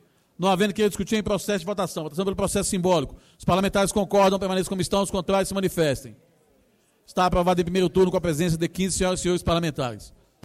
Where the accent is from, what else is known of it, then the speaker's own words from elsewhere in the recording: Gama, Federal District, Brazil; Sou da cidade do Gama, do setor oeste